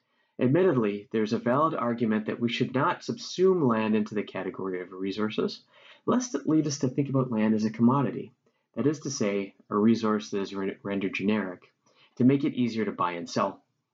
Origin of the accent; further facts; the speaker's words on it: Canada; I am a settler on this land. In fact, I grew up elsewhere in the Canadian nation state.